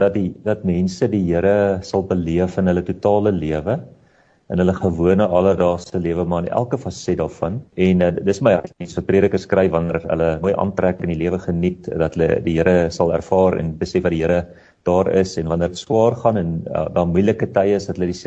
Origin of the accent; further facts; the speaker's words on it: Pretoria, Gauteng, South Africa; now in Potchefstroom, South Africa; Ek het in Pretoria groot geword